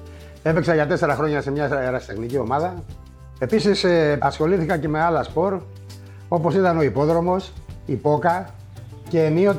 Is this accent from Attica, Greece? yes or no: yes; Korydallos, Attica, Greece; also born or lived in Piraeus; Γεννήθηκα το 1961 στον Πειραιά. Μεγάλωσα στον Κορυδαλό. 10 με 11 χρονών έφυγα και πήγα στις Τζιφιές.